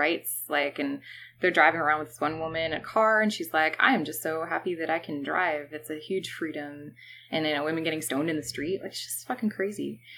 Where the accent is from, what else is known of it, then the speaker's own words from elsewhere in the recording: Philadelphia, Pennsylvania, United States; I grew up in Philadelphia, and there's a lot of Native American history there